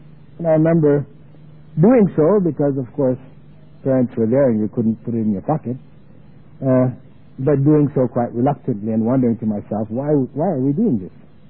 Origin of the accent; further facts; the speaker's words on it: Jamaica; born there; I was born in Jamaica, which is an island.